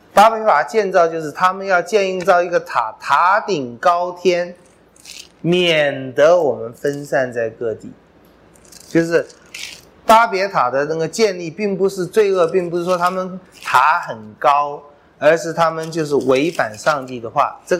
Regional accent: China; 我们中国人沿海民族也是不喜欢离开家乡的，总觉得家乡最好。

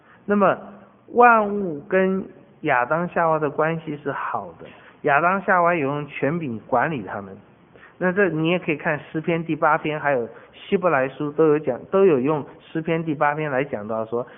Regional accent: Taiwan

